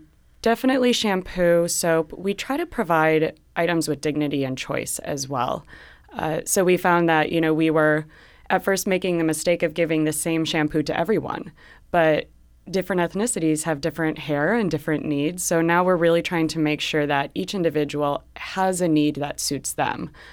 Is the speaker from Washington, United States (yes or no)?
no; Chicago, Illinois, United States; now in San Francisco, United States; I come from Chicago and homelessness is a big issue there too.